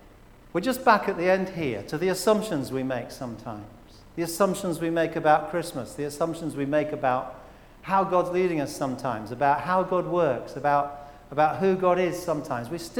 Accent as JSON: {"language": "English", "town": "Poole", "region": "South West England", "country": "United Kingdom", "tie": "born or raised there", "also_born_or_lived": "London", "said": "Actually, I was born in London. I only lived there for a year, and then my parents went to Poole. And I grew up in Poole."}